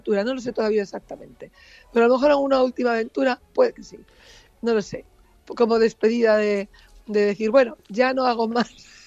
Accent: Barcelona, Catalonia, Spain; born there; yo me siento mallorquina sin haber nacido en Mallorca, yo estoy nacida en Barcelona.

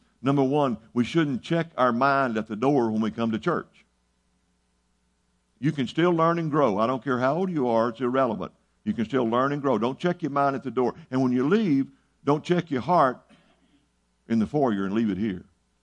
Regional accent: Seminole, Texas, United States; When I grew up in Seminole, Texas, they respected the church.

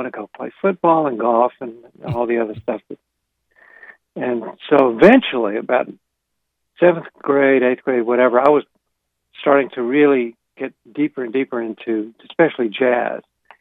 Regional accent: Arkansas, United States; It is the biggest blessing I could ever have, growing up in Central Arkansas

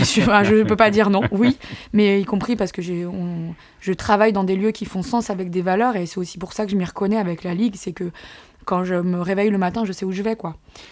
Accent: Aubervilliers, Île-de-France, France; now in Bagneux, France; moi, je suis un pur produit de la banlieue et j'en suis assez fière. Au-delà du quartier populaire, moi, j'ai grandi à Aubervilliers, dans un grand ensemble

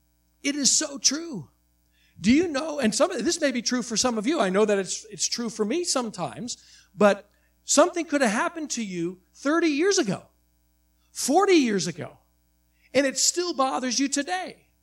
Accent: United States; I'm not going to submit to anybody else because I am American.

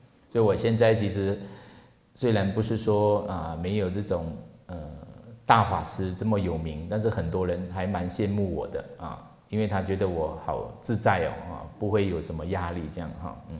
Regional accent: Malaysia; Chinese is a second language; now in Taiwan; 其实我的中文不是很好啊。我刚从马来西亚来台湾的时候呢，我的那些在地的同学呢，他们在报告，其实我很多中文字成语我听不懂啊。

